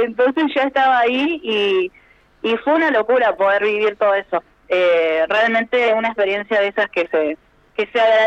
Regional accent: Catriel, Río Negro, Argentina; somos, bueno, de Catriel, por ahí estamos como medio alejados de todas estas oportunidades o posibilidades que por ahí los que viven acá en Buenos Aires es como más cercano

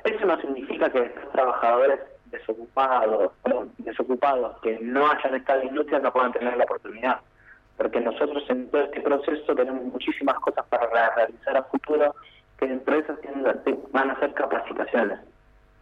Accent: Buenos Aires, Argentina; soy de Buenos Aires. Vengo acá a hacer un proceso de ordenamiento.

